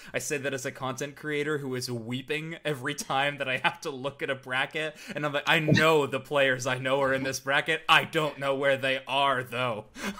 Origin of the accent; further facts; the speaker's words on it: Canada; Oh, yeah, I'm Canadian.